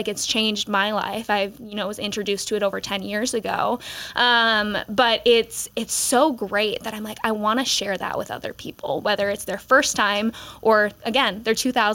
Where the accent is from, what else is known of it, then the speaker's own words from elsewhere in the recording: Midwest, United States; also born or lived in Phoenix; now in Rochester, United States; I recently moved to Rochester in January, but I grew up in the Midwest. I moved back to the area after 5 years spent in Phoenix.